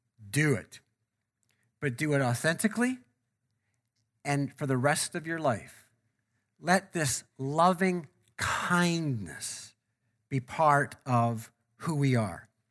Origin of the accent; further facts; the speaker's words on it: Canada; Because we're from Canada, we have no problem with that.